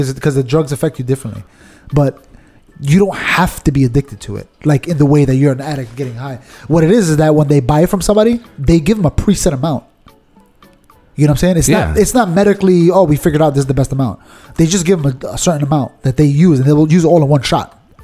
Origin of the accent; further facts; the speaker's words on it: United States; But as an American people, we should have the freedom to do it.